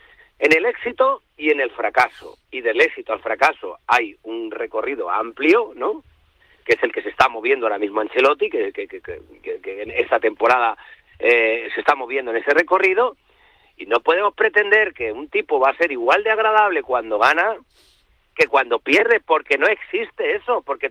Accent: Puertollano, Castilla-La Mancha, Spain; Y es entre Andalucía del Norte y Castilla-La Mancha del Sur. Es decir, como yo soy de Puerto Llano

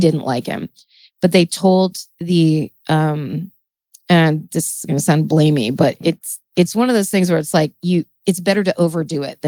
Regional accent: Petaluma, California, United States; so Winona Ryder is from my hometown.

